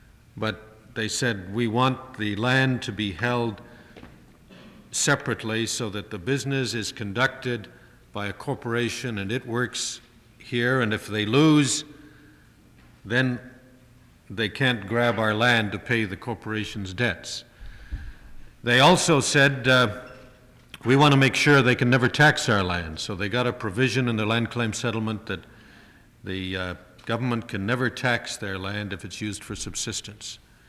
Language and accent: English; Canada; I come from Canada